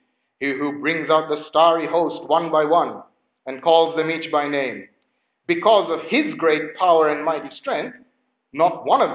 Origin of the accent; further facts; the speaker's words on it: Sri Lanka; you know I was born in Sri Lanka and that I grew up in Sri Lanka. I don't know how many of you know that we did a 3-year stint in Hawaii, my parents and I.